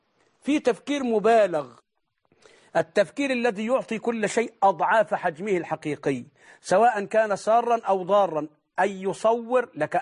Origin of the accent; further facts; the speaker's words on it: Egypt; الإبداع عندنا في مصر وفي كتير من بلاد